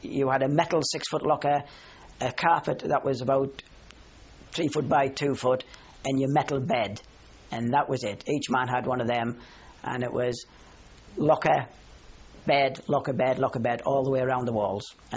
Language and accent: English; Brandon, North East England, United Kingdom; And I said, I'm from Durham. He said, where in Durham? And I said, Brandon.